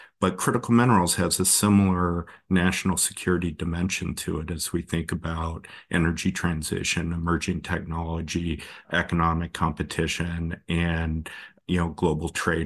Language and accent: English; Anchorage, Alaska, United States; Well, I grew up in Anchorage.